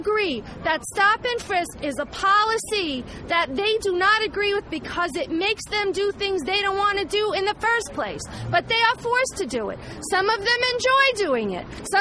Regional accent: Staten Island, New York, United States; I'm from Staten Island, the county of Richmond.

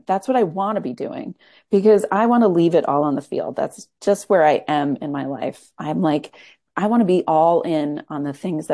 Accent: Queens, New York, United States; I know that I am so right for this role. I grew up in Queens. This role is basically my mother.

